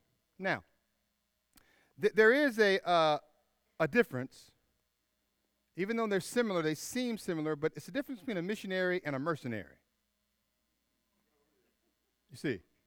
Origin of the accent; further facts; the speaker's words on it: Tallahassee, Florida, United States; And so I go up to Boston, and I'm from Tallahassee, and it was cold, it was fast, it was furious.